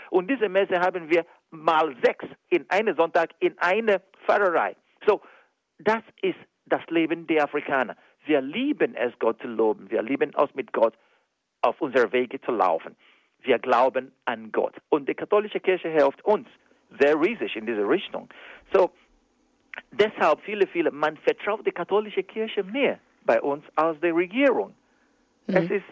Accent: Nigeria; now in Germany; dass Mädchen immer noch bei uns in Nigeria benachteiligt sind

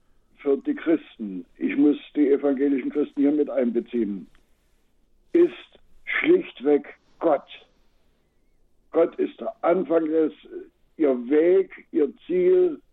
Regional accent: Saxony, Germany; wenn ich dann hier nun in meiner Heimat durch die Buchlesung durchs Land fahre

